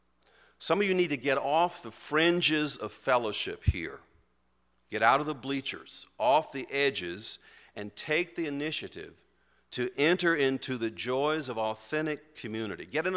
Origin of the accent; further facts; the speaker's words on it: North Carolina, United States; we found out that we had some other things in common, like growing up in Guilford County.